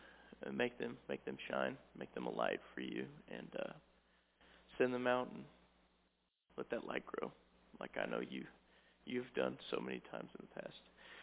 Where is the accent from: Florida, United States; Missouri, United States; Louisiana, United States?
Missouri, United States; Cabool; I'm a freshman at Ozark Christian College, born and raised in Kabul, Missouri